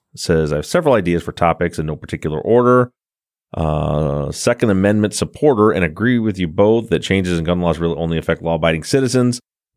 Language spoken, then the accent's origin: English; Michigan, United States; So you think because we're from Michigan that you root for Michigan or Michigan State.